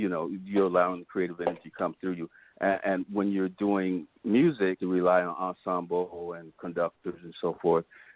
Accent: Merritt Island, Florida, United States; I grew up in Florida on the Space Coast, in a little town called Merritt Island.

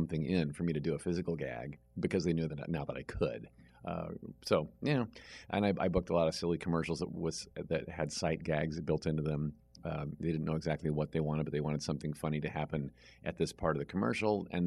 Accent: Indiana, United States; being as tall as I am and as skinny as I am and always have been, growing up in Indiana, if you're a Midwestern kid, there's a certain sliver of right to fit in.

